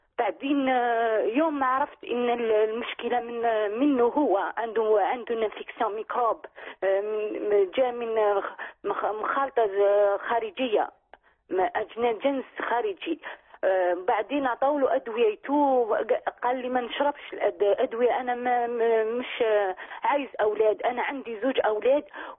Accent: Reghaia, Algiers Province, Algeria; من الجزائر ومن رغاية من الرغاية.

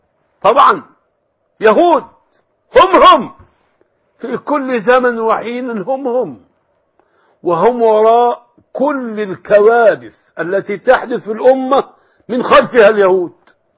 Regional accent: Egypt; في بلدي مصر

